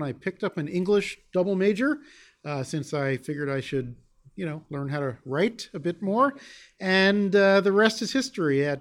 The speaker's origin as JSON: {"language": "English", "town": "Irving", "region": "Texas", "country": "United States", "tie": "born or raised there", "said": "from about the age of 13, I lived outside of Dallas in a town called Irving, where I went to high school, and then came here to Houston for college"}